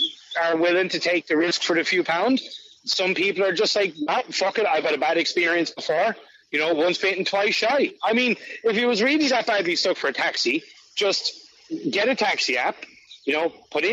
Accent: Blanchardstown, Leinster, Ireland; I'm originally from Blanchardstown, okay? And it was a shithole 23 years ago when we moved out.

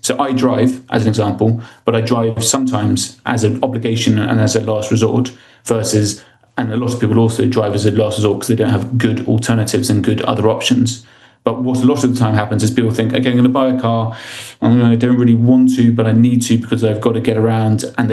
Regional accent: Ireland; I mean, I'm Irish. I don't sound it, I know, but I am a proud Irish passport holder.

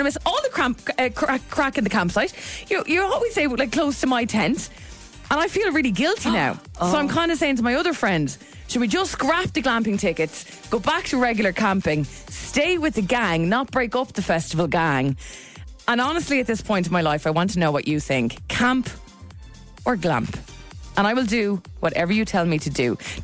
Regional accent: Waterford, Munster, Ireland; Bearing in mind, I spent a lot of my time growing up in Waterford.

